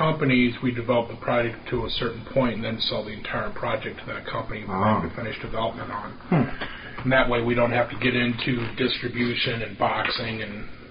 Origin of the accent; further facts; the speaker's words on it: Dodge City, Kansas, United States; born there; I was born in Dodge City, Kansas. Another torture item as a kid, being a resident of Dodge City for the first 9 months of my life.